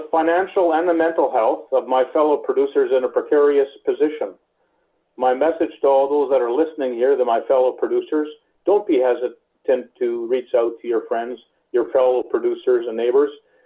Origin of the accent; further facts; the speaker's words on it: Manitoba, Canada; I'm a producer from Manitoba and the chair of the Canadian Pork Council.